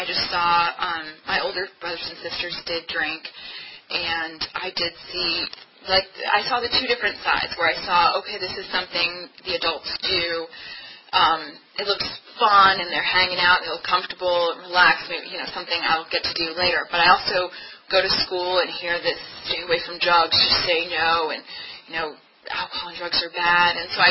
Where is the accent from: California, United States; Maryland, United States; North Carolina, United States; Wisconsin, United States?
Maryland, United States; Bethesda; I grew up in Bethesda, Maryland, so not that far away, but close, you know, outside of Washington, D.C., and it was a nice neighborhood.